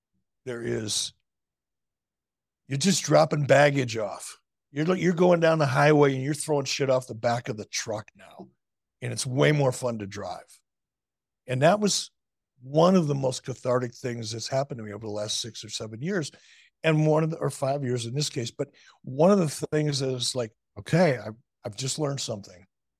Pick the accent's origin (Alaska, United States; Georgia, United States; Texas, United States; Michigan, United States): Michigan, United States; Detroit; I learned it as a kid growing up in Detroit.